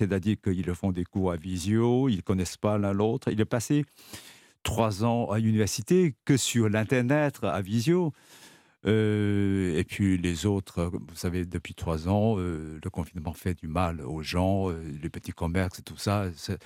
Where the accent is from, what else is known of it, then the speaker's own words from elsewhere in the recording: China; now in France; Je suis surpris comme vous, surtout éloigné de 10 kilomètres, 10 000 kilomètres par rapport à mon pays qui m'éloigne un petit peu. Je ne connais pas cette Chine